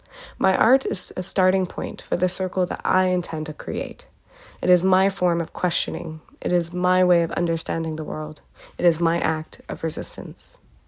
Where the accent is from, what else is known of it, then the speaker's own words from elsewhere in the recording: British Columbia, Canada; I am from the Lekwungen Territory, otherwise known as Songhees and Esquimalt Nations on Vancouver Island.